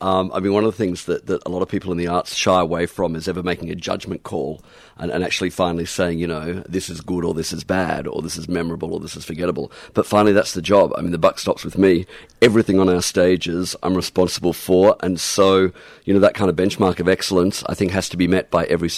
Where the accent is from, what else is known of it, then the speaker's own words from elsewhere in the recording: Brisbane, Queensland, Australia; I was actually born and bred in Brisbane, so this is my fourth cultural experience of a capital city.